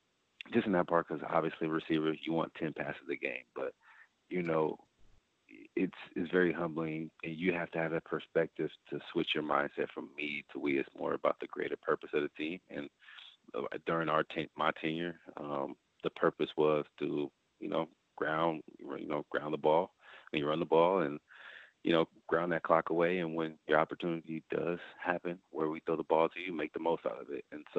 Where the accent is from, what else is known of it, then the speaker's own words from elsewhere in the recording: California, United States; also born or lived in Texas, United States; Yeah, I was born in Texas, but raised in California for like majority of my life, but came back to the roots.